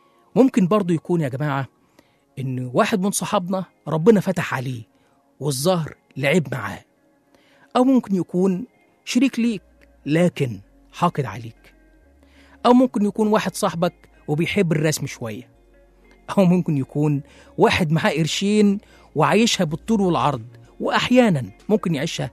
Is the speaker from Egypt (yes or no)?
yes; Egypt; عموما احنا كمصريين عرفنا ناخد طرنا